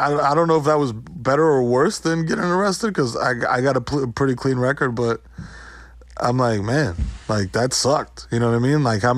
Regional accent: New York City, New York, United States; like I said, growing up in New York City, you see it so much.

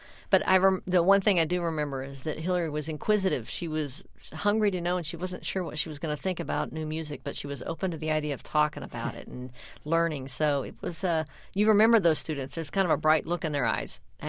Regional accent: United States; it just sounds like the music from my head, and I'm American

